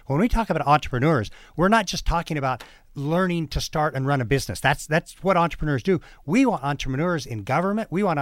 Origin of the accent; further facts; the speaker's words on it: Phoenix, Arizona, United States; I mean, I'm from Phoenix, Arizona, and in the magical, mythical bird Phoenix applies more to Detroit than it does to my hometown